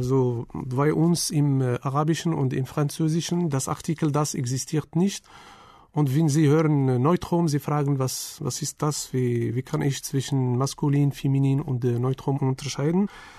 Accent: Agadir, Souss-Massa, Morocco; German is a second language; Ich komme aus Marokko. Ich komme aus der Stadt Agadir. Das ist eine Stadt in Südmarokko. Sie liegt direkt am Meer. Ich bin geboren im Jahr 1968.

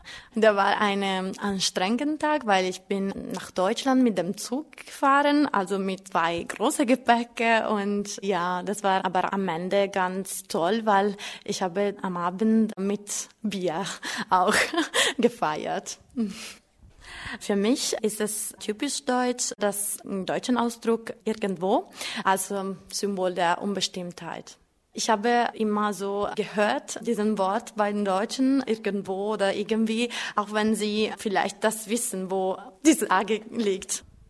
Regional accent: Molfetta, Apulia, Italy; German is a second language; now in Germany; Ich komme aus Molfetta in der Nähe von Bari, also das liegt in Süditalien. Ich bin am 23. Dezember 1986 geboren.

